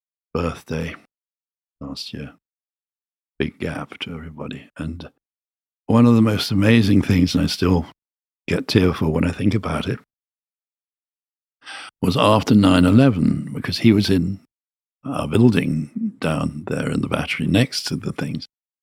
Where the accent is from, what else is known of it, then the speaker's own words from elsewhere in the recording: Birmingham, West Midlands, United Kingdom; But the nastiest accent in England is Birmingham. I'm from Birmingham